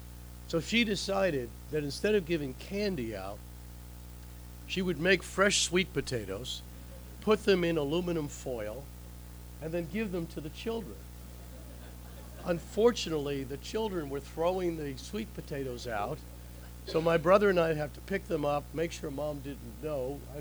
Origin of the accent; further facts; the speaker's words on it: Rutherford, New Jersey, United States; We grew up outside of New York, a little town called Rutherford. I don't know if anybody's been there, Bergen County, about 8 miles outside of New York City.